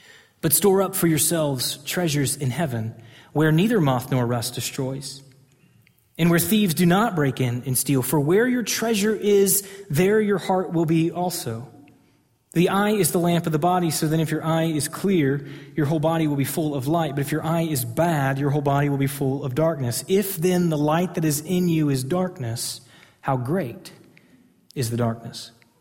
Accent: Texas, United States; I grew up in Texas. I love God.

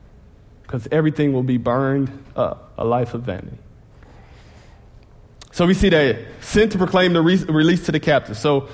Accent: Detroit, Michigan, United States; now in Texas, United States; and I say we because I'm part of the Texas culture, even though I'm from Detroit.

